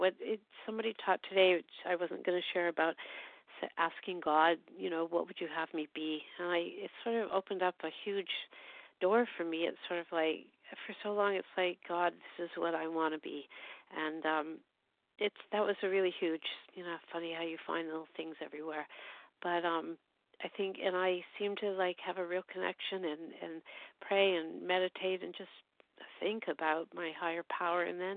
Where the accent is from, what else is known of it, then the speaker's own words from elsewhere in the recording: Toronto, Ontario, Canada; from Toronto